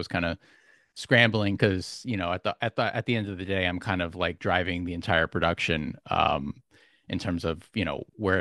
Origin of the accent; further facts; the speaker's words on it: Queens, New York, United States; now in Connecticut, United States; So I'm actually I'm originally from New York, from Queens, New York